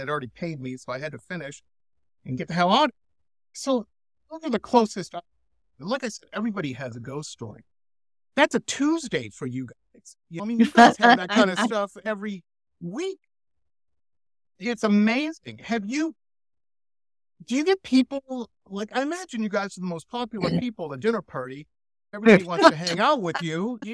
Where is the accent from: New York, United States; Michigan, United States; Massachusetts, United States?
Michigan, United States; Detroit; I grew up in Detroit and we used to always go, my spidey sense is tingling.